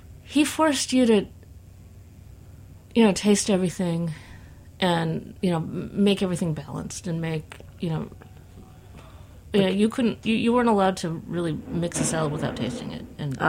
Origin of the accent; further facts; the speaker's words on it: Michigan, United States; growing up in Michigan, and being Asian, you know, it just, I don't know, it really set you apart